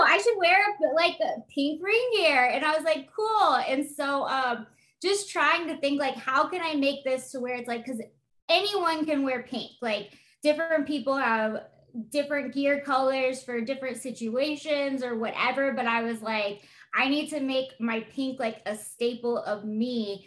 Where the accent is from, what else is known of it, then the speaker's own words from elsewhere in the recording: San Antonio, Texas, United States; born there; now in California, United States; San Antonio.